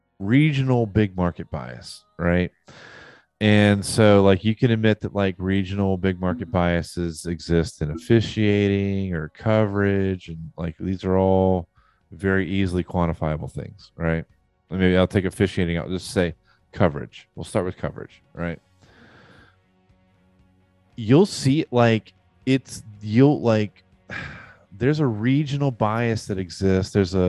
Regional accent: Louisiana, United States; We're LSU fans. We're people from Louisiana or whatever.

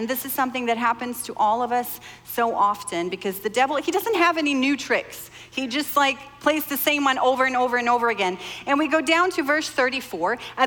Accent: Sweden; I grew up in Sweden and most people, when I grew up, I was the only Christian in my school.

